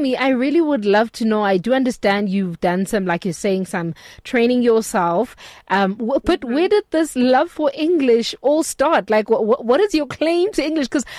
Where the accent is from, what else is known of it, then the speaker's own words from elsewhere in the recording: Eastern Cape, South Africa; now in Gauteng, South Africa; when I actually came to a bigger city, Gauteng, because I'm from the Eastern Cape